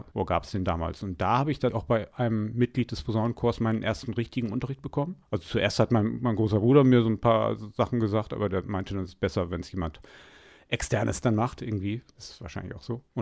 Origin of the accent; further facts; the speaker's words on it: Gütersloh, North Rhine-Westphalia, Germany; Ich komme aus Blankenhagen in Gütersloh